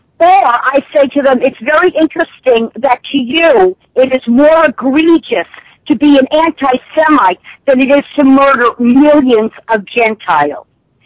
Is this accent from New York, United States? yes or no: yes; New York, United States; I'm from New York, but I have a Florida area code.